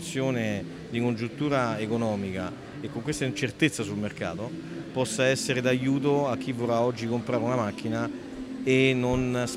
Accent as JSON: {"language": "Italian", "town": "Latina", "region": "Lazio", "country": "Italy", "tie": "born or raised there", "said": "sono di Latina, sono nato a Latina"}